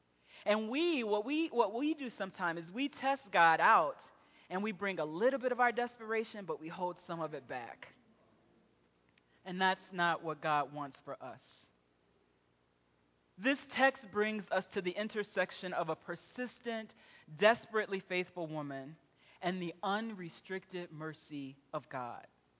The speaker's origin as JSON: {"language": "English", "town": "Chicago", "region": "Illinois", "country": "United States", "tie": "born or raised there", "said": "I am so desperate for my hometown. I grew up in a beautiful, safe community in Chicago."}